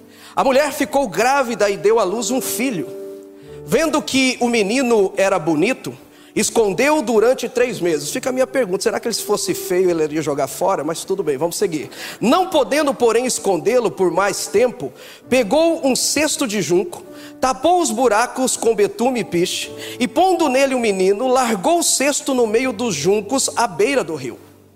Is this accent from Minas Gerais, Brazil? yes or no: no; Apucarana, Paraná, Brazil; estão lá da minha cidade, Apucarana, no Paraná.